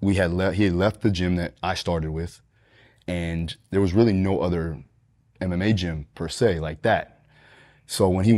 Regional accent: Deerfield Beach, Florida, United States; Here, Deerfield Beach, Florida, Broward County primarily, up and down Fort Lauderdale area.

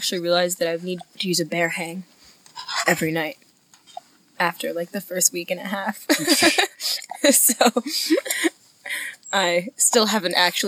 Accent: New York City, New York, United States; I'm from New York City.

